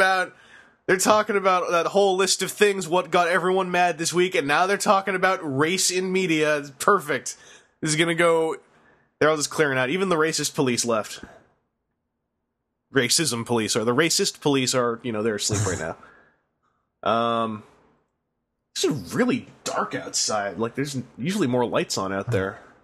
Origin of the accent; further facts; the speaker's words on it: Kentucky, United States; Stop picking on me because I'm from Kentucky.